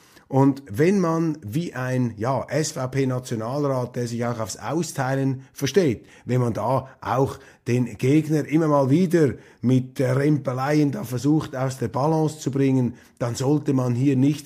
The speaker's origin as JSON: {"language": "German", "town": "Wallisellen", "region": "Zurich", "country": "Switzerland", "tie": "born or raised there", "said": "Wir haben gar nicht mehr diesen Umgang in Wallisellen oder im Zürcher Unterland, wo ich aufgewachsen bin."}